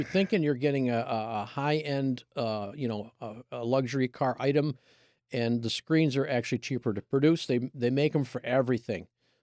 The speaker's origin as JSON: {"language": "English", "town": "East Hoosick", "region": "New York", "country": "United States", "tie": "born or raised there", "said": "So our neighbors growing up in East Hoosick was a Chrysler dealer."}